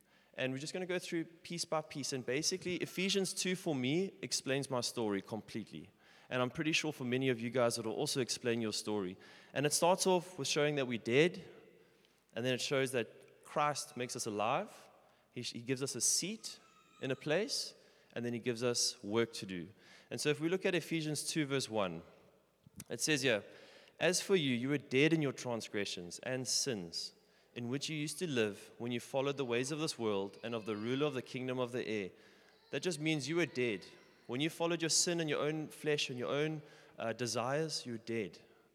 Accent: Richards Bay, KwaZulu-Natal, South Africa; that is where I found myself in my hometown in Richards Bay

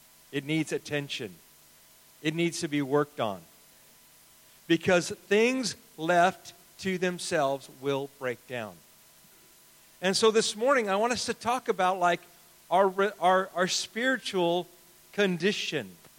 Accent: United States; I've told you before, I'm an American, so I'm used to the way we heat a house is we flip a switch and the house is heated.

